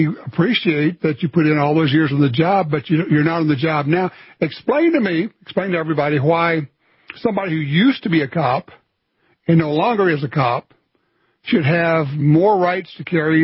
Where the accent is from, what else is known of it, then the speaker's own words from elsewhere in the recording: Louisiana, United States; I'm from Louisiana.